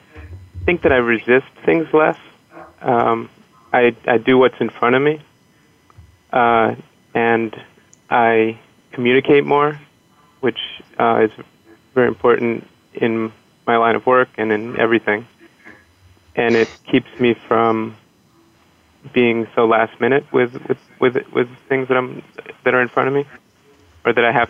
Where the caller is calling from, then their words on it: New York City, New York, United States; I'm calling in from New York City.